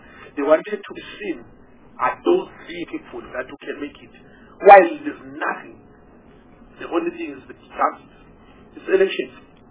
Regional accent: Mpumalanga, South Africa; I am from Bumalanga.

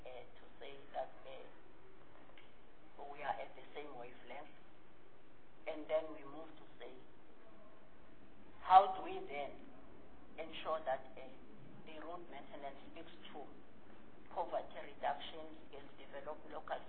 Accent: Harding, KwaZulu-Natal, South Africa; I'm from Harding. In December, I went home. And as we were driving between the Mount and Harding

